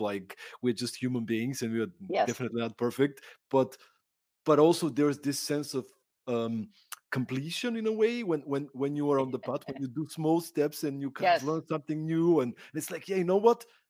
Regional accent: Bulgaria; I grew up in Bulgaria, right?

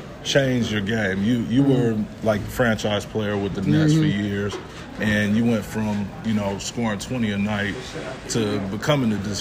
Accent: Fresno, California, United States; Brooke Lopez is from my hometown of Fresno, California.

